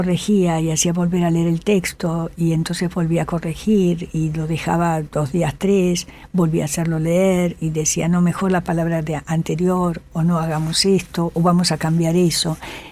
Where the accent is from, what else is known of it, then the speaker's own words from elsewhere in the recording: Japan; Yo soy japonesa, entonces lógicamente el respeto por el otro es fundamental.